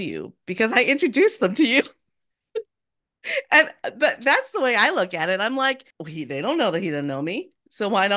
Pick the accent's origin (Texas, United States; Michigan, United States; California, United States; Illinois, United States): California, United States; I'm from California. I didn't ever have a snow day. Never.